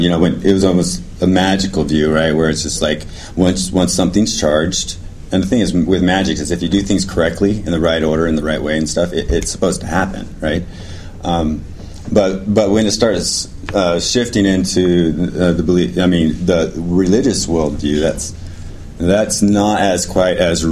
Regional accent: Sacramento, California, United States; Yeah, and then I grew up in Sacramento, was quite active.

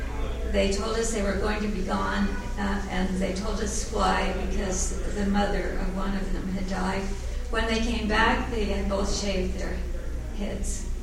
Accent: the South, United States; I'm from the South, and I know some Southern women who are like that, and I'm like

